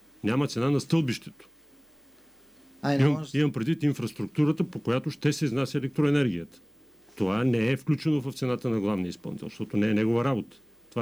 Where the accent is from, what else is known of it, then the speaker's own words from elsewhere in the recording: Burgas, Burgas Province, Bulgaria; born there; аз между другото също съм роден в Бургас